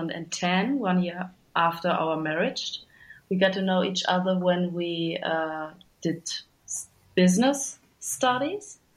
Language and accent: English; Bielefeld, North Rhine-Westphalia, Germany; I'm from Bielefeld. It's the bigger city nearby. It's about 30 minutes by car, so quite near.